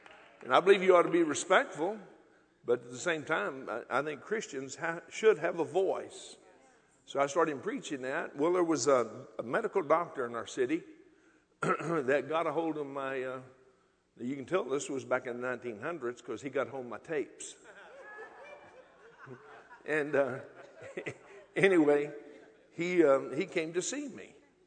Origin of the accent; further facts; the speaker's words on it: United States; because I'm an American. I don't have a Canadian citizenship. I'm an American